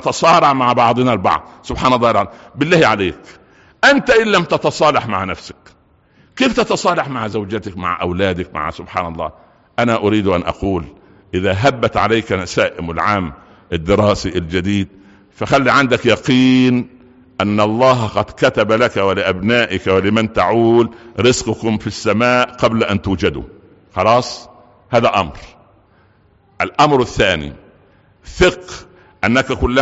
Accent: Egypt; عندنا في مصر

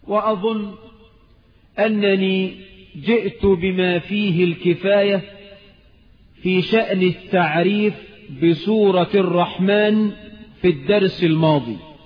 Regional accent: Egypt; اللهم اجعل بلدنا مصر آمنة مطمئنة

